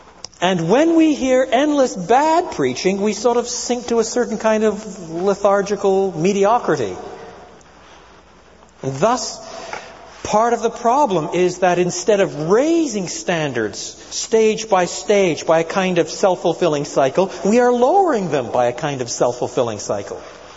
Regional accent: French Canada, Canada; I grew up in French Canada in the lean years, where a big church had 30 people.

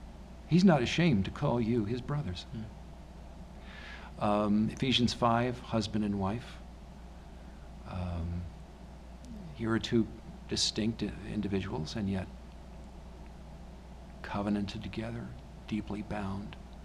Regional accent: United States; I mean, I'm an American, but I would never say I am in George Washington.

